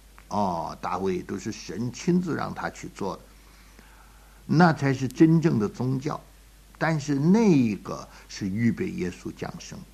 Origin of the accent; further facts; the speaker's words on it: China; 我们知道不孝有三，无后为大，我们中国人有这一套